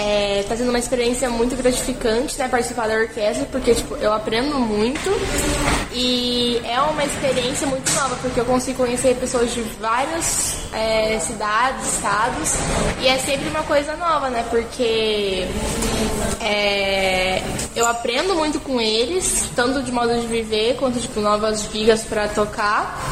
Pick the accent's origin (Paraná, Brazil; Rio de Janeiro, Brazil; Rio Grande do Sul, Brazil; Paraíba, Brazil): Paraná, Brazil; Londrina; eu sou daqui de Londrina, eu toco violino há 10 anos